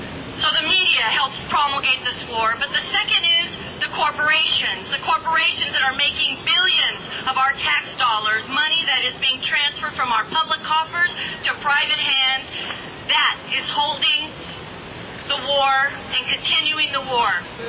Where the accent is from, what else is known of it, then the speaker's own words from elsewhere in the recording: Oakland, California, United States; the biggest one was in my hometown, Oakland, California